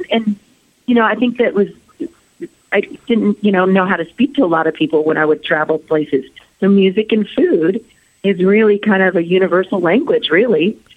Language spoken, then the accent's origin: English; Anaheim, California, United States; So, and Anaheim, my hometown.